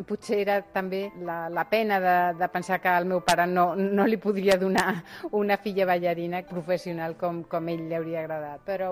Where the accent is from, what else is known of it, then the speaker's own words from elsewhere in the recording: Barcelona, Catalonia, Spain; born there; soc nascuda aquí a Barcelona, soc metge i em dedico a la docència i a la investigació a la Facultat de Medicina d'aquí mateix, de Barcelona. Tinc 60 anys.